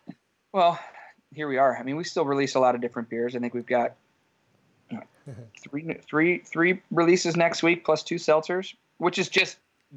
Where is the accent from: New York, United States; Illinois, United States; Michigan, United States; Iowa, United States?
Illinois, United States; Geneva; I grew up in Geneva, Illinois. So where I started Penrose is where I grew up. So I moved home after being in the city for almost 10 years.